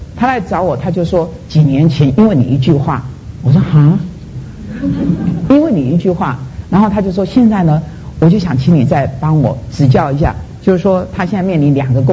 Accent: China; now in Taiwan; 当时我在台湾念台大的时候，我那时候没有信耶稣，我从中国大陆到台湾的，

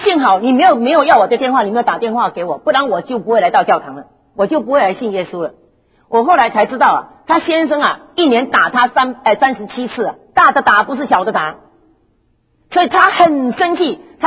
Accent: Taiwan; 那我是台湾来的，牧师是香港来的，所以呢我是台湾来的，所以台湾的事情我比较熟

